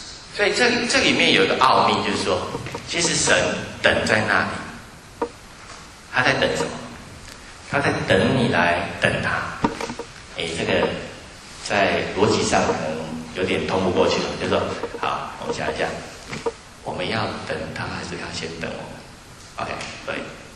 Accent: Taiwan; 所以我们在台湾都是学 Fine，Thank you。

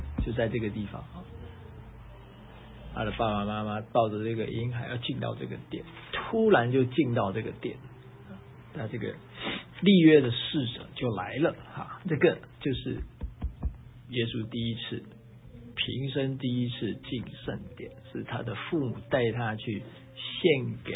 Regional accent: China; 就像好像我们中国人过年了，我们贴那个春联呢

